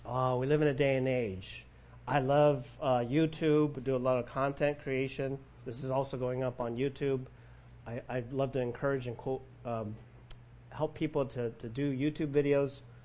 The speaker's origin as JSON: {"language": "English", "town": "Cypress", "region": "California", "country": "United States", "tie": "born or raised there", "said": "I grew up in Cypress, California, in Orange County"}